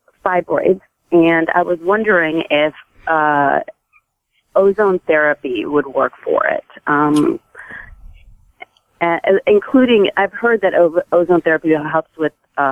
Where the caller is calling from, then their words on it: Los Angeles, California, United States; By Century City, Westwood. Close to Westwood.